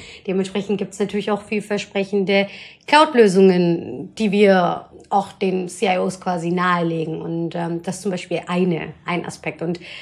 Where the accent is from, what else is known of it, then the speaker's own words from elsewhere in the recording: Bad Wildungen, Hesse, Germany; wir sind in Bad Wildungen groß geworden, das ist nochmal eine Kleinstadt, damals sind meine Eltern dorthin gekommen